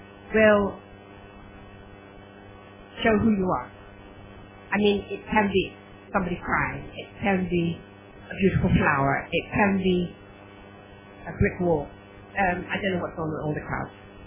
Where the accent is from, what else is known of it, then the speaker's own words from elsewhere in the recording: Netherlands; I could tell you I come from the Netherlands, I'm married, I have 3 children